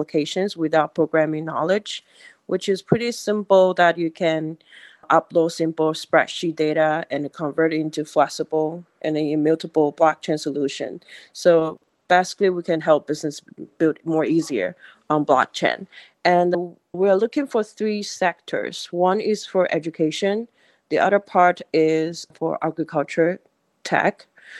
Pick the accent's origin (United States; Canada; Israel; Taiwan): Taiwan; from Taiwan.